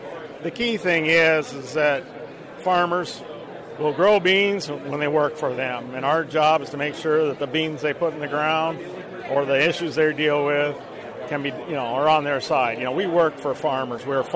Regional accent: Iowa, United States; So I'm a farmer from Northwest Iowa

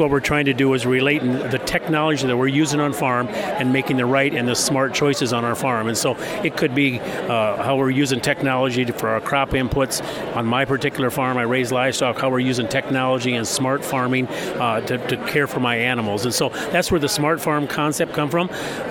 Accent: Mitchell, South Dakota, United States; from Mitchell, South Dakota

